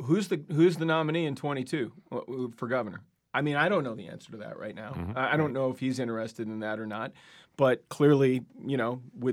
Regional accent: Ireland; I'm Irish.

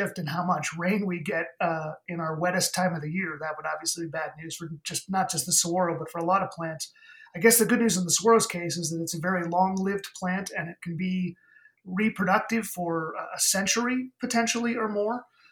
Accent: Tucson, Arizona, United States; I grew up in Tucson

